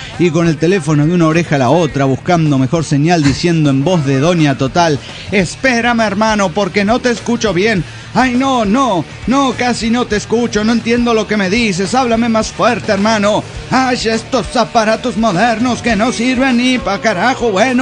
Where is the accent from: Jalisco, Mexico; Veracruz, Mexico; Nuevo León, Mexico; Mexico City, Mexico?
Mexico City, Mexico; now in Los Cabos, Mexico; cuando yo vivía en el Distrito Federal, de allí era, y parte de mi adolescencia la pasé en el Deportivo de la Bondojo